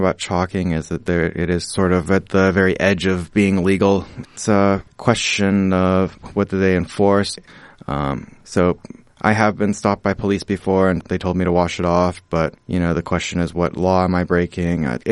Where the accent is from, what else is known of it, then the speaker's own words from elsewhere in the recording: California, United States; I'm from California, and I just started doing chalk in California